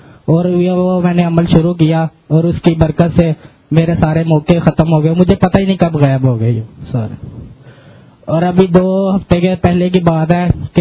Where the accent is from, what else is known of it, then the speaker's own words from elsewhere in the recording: Lahore, Punjab, Pakistan; میں لاہور سے ہوں.